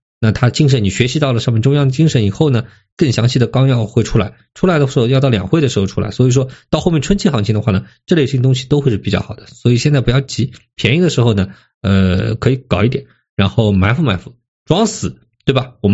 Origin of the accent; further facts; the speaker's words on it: China; 这是我们中国人的能力嘛，特殊能力嘛，